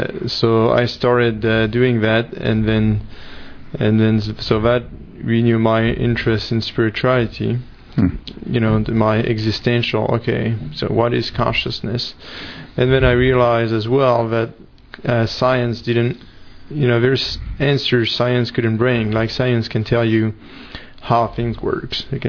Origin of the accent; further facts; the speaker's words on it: Paris, Île-de-France, France; now in United States; I'm from Paris, mm-hmm. originally, even though I've been in the U.S. for 15 years now.